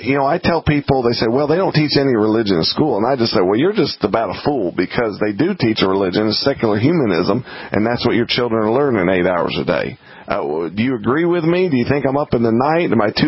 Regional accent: the South, United States; Now, I grew up in the South, Thomas, so your accent, I mean, you're making the redneck come out of me here any minute here.

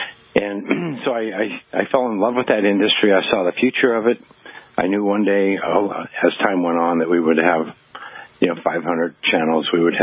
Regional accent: Montana, United States; Basically, I was raised in Montana on a ranch, and as a young boy, I was, you know, a cowboy

